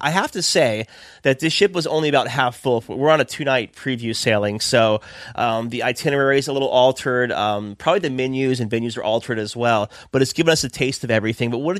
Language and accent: English; Florida, United States; And, like, I was like, I'm from Florida.